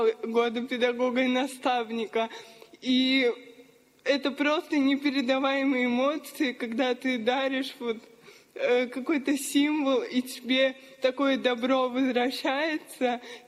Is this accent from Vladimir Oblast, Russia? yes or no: yes; Vladimir Oblast, Russia; мне 16 лет, и я из Владимирской области